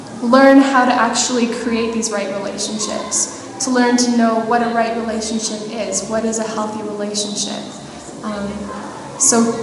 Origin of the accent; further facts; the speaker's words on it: Langley, British Columbia, Canada; I'm from Langley, British Columbia, Canada